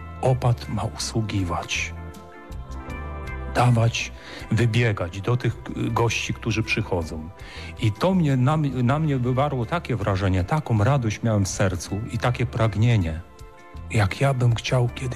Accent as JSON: {"language": "Polish", "town": "Głowno", "region": "Łódź Voivodeship", "country": "Poland", "said": "bo ja pochodzę tam spod Łowicza, z Głowna"}